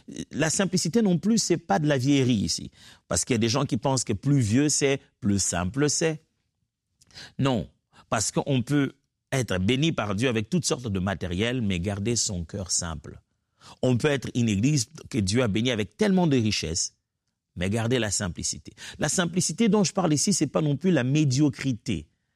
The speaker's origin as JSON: {"language": "French", "region": "Kinshasa", "country": "DR Congo", "said": "moi, je viens de Kinshasa, la RDC"}